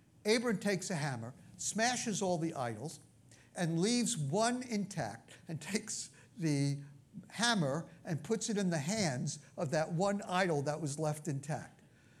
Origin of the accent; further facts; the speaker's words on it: Brooklyn, New York, United States; It's not terror, T-E-R-R-O-R, it's T-E-R-A-H, okay? I have an accent. I'm from Brooklyn, I have an accent.